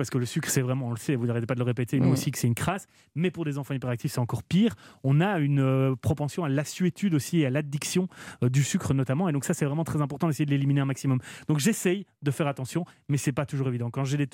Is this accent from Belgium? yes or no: yes; Belgium; je joue quand même à un niveau de compétition chez moi en Belgique.